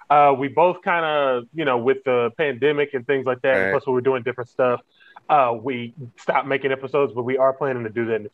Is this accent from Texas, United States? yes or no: yes; Texas, United States; I'm from the South. I'm from Texas.